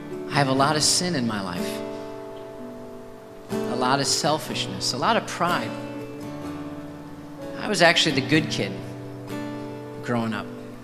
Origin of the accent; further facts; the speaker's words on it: Midwest, United States; I grew up in the Midwest, and she grew up on the West Coast.